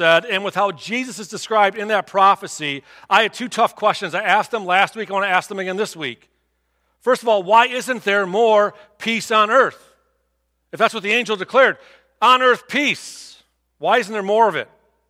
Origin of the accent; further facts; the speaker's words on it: Clinton Township, United States; hang out at her old house where Doug and I grew up over in Clinton Township